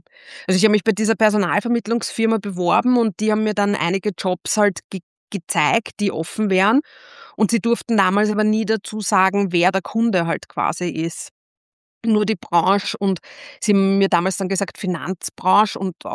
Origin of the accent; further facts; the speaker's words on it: Vienna, Austria; Also kommen durch geografisch aus Wien, bin mittlerweile Wahlniederösterreicherin